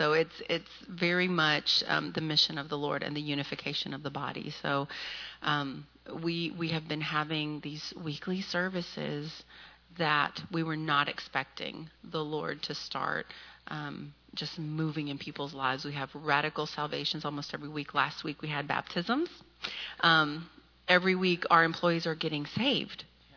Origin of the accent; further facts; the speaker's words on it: Nashville, Tennessee, United States; I'm from, actually, I grew up here in Nashville. So I moved here as a little girl when I was 9 years old in 85. And grew up being the only Hispanic American girl in all of the schools that I was